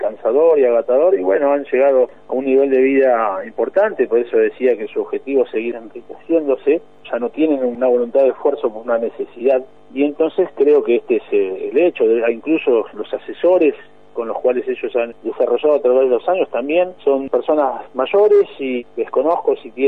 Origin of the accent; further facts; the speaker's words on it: Argentina; Nosotros somos argentinos y vamos a defender los derechos como tales.